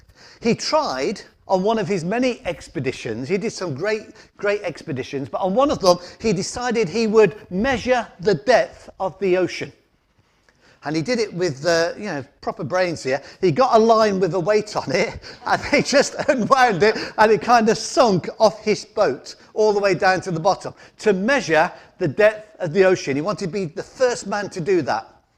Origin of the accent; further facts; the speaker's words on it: England, United Kingdom; I grew up in the Midlands. I was converted, became a Christian when I was about 17.